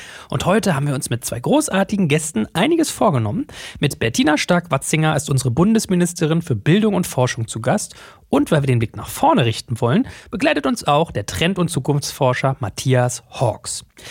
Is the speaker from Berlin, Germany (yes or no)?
yes; Berlin, Germany; wenn man als Berliner hier mit Ahoi den Podcast beginnt